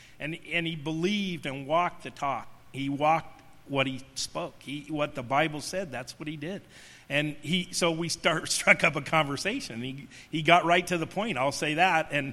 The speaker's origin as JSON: {"language": "English", "town": "Denver", "region": "Colorado", "country": "United States", "tie": "born or raised there", "said": "And so I was raised with eight brothers and sisters in Denver. And I had, I was raised in the Catholic Church."}